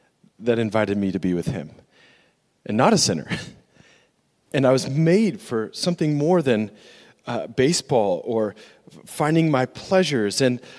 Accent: Bend, Oregon, United States; I grew up in Bend, Oregon.

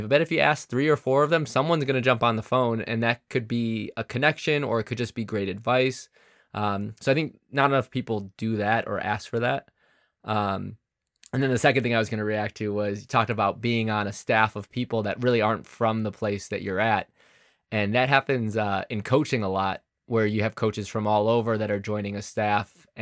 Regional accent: Chicago, Illinois, United States; And that was really odd because I'm from Chicago.

